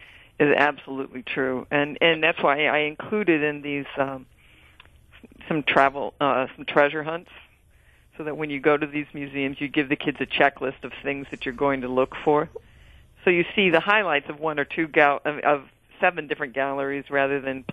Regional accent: Indianapolis, Indiana, United States; And I'm a Midwesterner. I grew up in Indianapolis

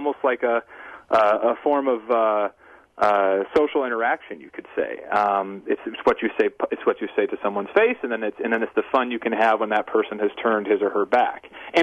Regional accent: Iowa, United States; I mean, you know, growing up in Iowa, I spent, my mo

